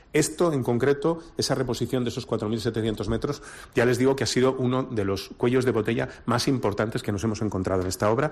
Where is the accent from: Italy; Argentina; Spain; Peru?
Spain; Castile and León; como lo es también en mi tierra, en Castilla y León